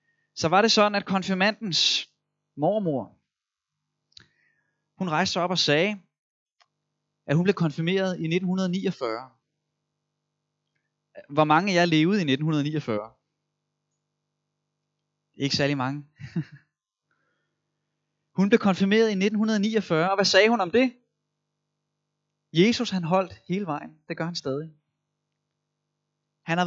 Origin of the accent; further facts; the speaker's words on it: Copenhagen, Capital Region of Denmark, Denmark; Nu er jeg jo sådan en tilflytter, jeg er egentlig københavner.